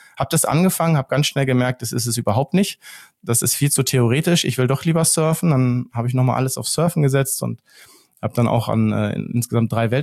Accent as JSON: {"language": "German", "region": "Lower Saxony", "country": "Germany", "tie": "born or raised there", "said": "ich wohne ja hier an so einem See, wo ich auch aufgewachsen bin am Steinhuder Meer"}